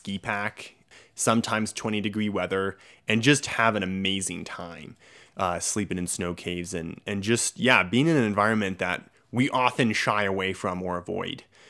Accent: New Hampshire, United States; And yes, I'm from New Hampshire

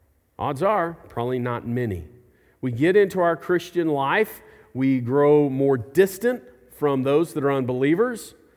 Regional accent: Springdale, Arkansas, United States; I grew up in Springdale. When I graduated from Springdale, it was an all-white community.

